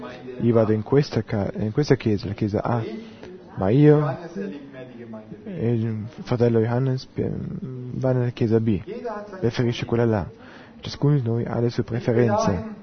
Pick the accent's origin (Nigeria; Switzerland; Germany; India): Germany; Nuremberg, Bavaria; Vengo da Norimberga.